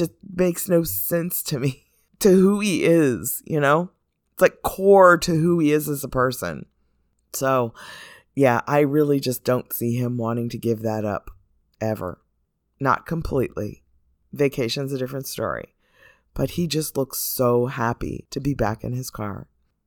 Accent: Florida, United States; moved away; So it's the sad reminder that yes, I was born and raised in Florida and luckily escaped there.

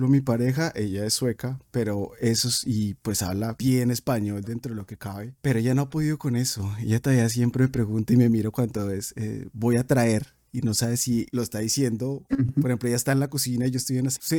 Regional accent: Colombia; como decimos también coloquialmente en Colombia, se pasan por la galleta la Real Academia de la Lengua.

